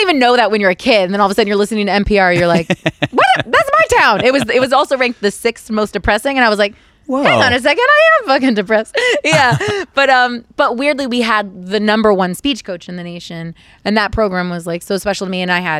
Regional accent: Modesto, California, United States; Like I'm from Modesto, California.

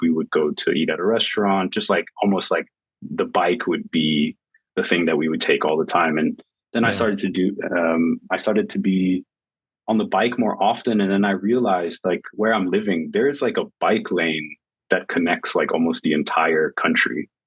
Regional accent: Virginia, United States; moved away as an adult; I never had problems with allergies when I was living on the East Coast. And, you know, I grew up in Virginia then I lived in like the DMV

